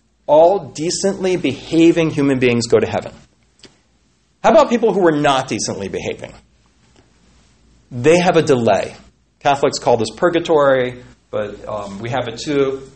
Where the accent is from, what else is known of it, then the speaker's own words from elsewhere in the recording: Philadelphia, Pennsylvania, United States; Where I grew up in Philadelphia, everything was closed on Sunday. We have blue laws.